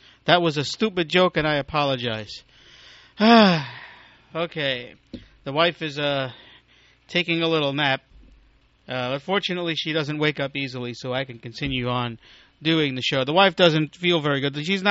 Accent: New York City, New York, United States; Now, I grew up in New York City where they had a really strong public transportation system.

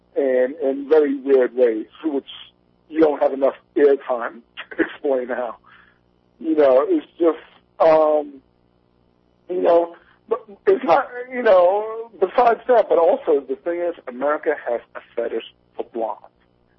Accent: Jamaica; I'm descended from Jamaican hillbillies, basically, and I have, and like the region of Jamaica where I'm from is known for Scots-Irish settlement

